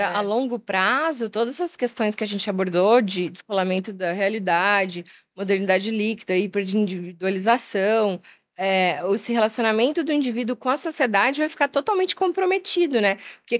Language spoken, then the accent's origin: Portuguese; Campo Grande, Mato Grosso do Sul, Brazil; A gente é de Campo Grande, Mato Grosso do Sul, né?